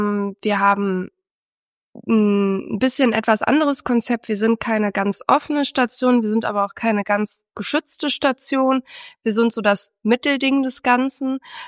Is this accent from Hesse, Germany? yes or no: no; Düsseldorf, North Rhine-Westphalia, Germany; ich komme aus Düsseldorf.